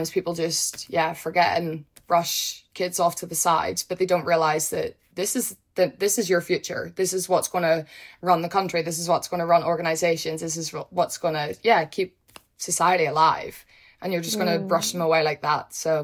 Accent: Ireland; I'm ginger and I'm Irish.

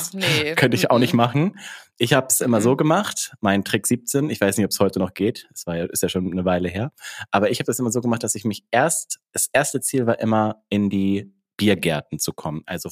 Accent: Hamburg, Germany; ich komme aus Hamburg.

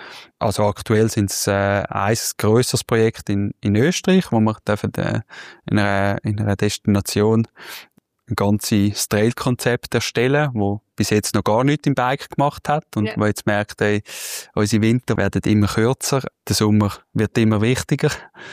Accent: Tersnaus, Graubünden, Switzerland; durch eine Gemeinde, wo ich aufgewachsen bin, Tersnaus, wo ich Olympiasieger geworden bin

